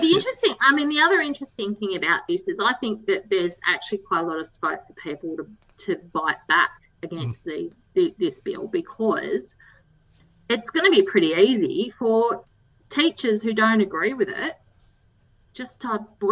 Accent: New South Wales, Australia; now in Tasmania, Australia; whereas, you know, I grew up in New South Wales.

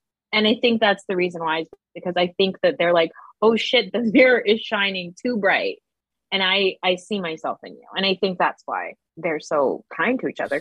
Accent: New Jersey, United States; I'm from Jersey and there's a lot of musty old colonial places all over

